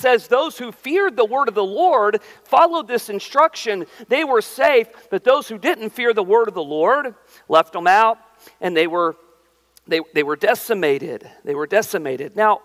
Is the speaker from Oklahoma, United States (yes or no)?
yes; Oklahoma, United States; I grew up in Oklahoma. I've seen some really gnarly hailstorms in my life.